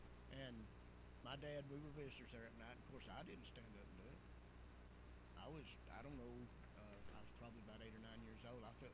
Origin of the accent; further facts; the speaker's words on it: Dalton, Georgia, United States; I was born and raised in Dalton. When we moved back to Dalton